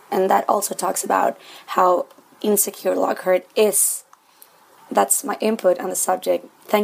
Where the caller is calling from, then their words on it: Santiago, Santiago Metropolitan Region, Chile; English is a second language; I'm calling from Santiago, Chile.